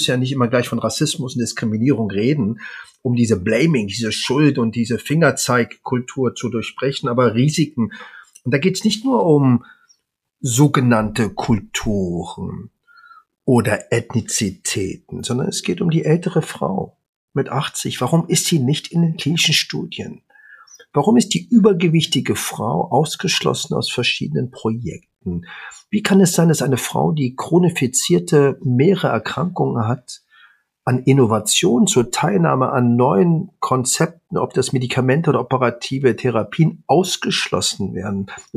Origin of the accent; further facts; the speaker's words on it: Berlin, Germany; Ich bin Kaukasier, fand ich ganz interessant, aber ich bin Berliner Junge marokkanischer Eltern und stolz darauf.